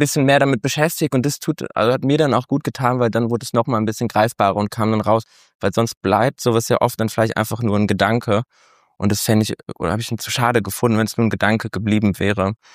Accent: Cologne, North Rhine-Westphalia, Germany; Und ich komme aus Köln. Also solange ich am Rhein war, war es wie Heimat

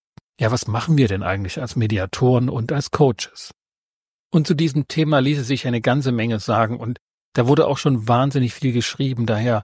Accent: Saxony, Germany; aus dem Erzgebirge, wo ich herstamme.

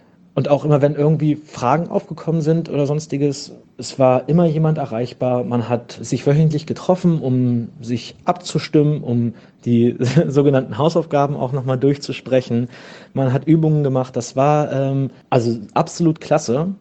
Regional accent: Gifhorn, Lower Saxony, Germany; ich komme aus Gifhorn und dort wohne ich an so einem kleinen Seegebiet, das nennt sich Tankumsee, sehr ländlich, sehr schön dort.

